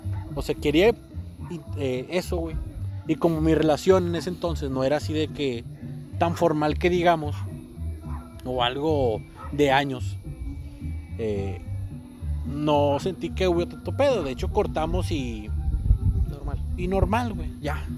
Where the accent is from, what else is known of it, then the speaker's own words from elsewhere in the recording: Nuevo León, Mexico; Y porque somos unos todólogos regios.